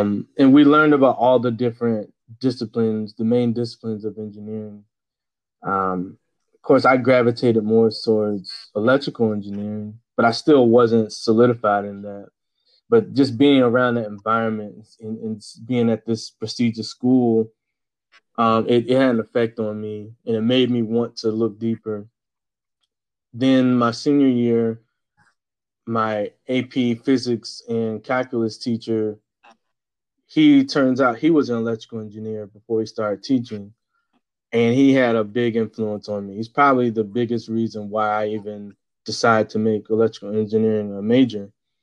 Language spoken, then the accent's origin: English; Chesterfield, Virginia, United States; also born or lived in Wilmington, North Carolina; So I'm from Chesterfield, Virginia, and Wilmington, North Carolina. So those are the two main places as far as, you know, the elementary, middle school, and high school education.